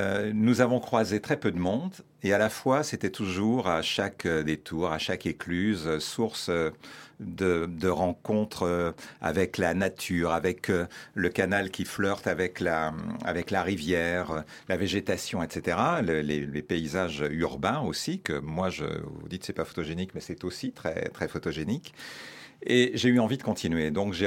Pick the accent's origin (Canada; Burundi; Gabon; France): France; Grand Est; born there; parce que je suis né en Champagne, j'y vis